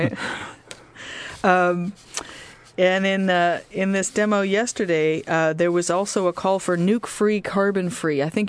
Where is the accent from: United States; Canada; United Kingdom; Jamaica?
United States; Petaluma, California; this Sunday, the 31st, my hometown, Petaluma Progressive Festival.